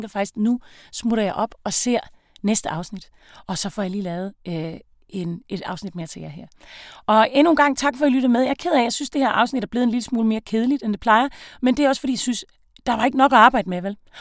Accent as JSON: {"language": "Danish", "region": "Region of Southern Denmark", "country": "Denmark", "said": "Og jeg er jo semi-jyde. Jeg er sønderjyde."}